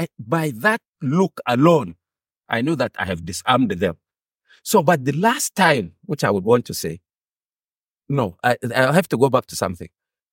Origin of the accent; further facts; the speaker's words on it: Gashua, Yobe, Nigeria; Because he comes from Umburu, while I come from Gashua. Only 65 kilometers separate us, and we see ourselves as the same people.